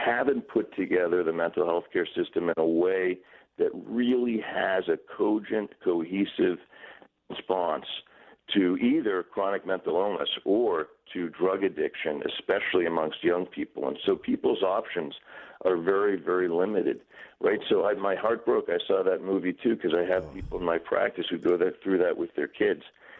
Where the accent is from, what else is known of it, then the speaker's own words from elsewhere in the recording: Massachusetts, United States; I'm from Massachusetts.